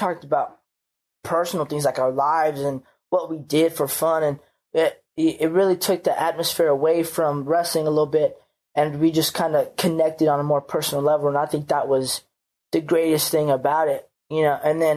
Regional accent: Arizona, United States; Well, yeah, I need peace of mind when it's going to be -5 and I'm from Arizona.

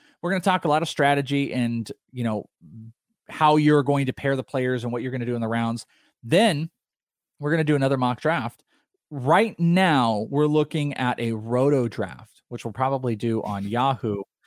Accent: Wales, United Kingdom; I am Welsh.

